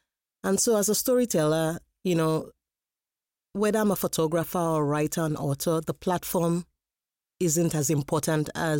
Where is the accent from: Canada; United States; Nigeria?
Nigeria; growing up in Nigeria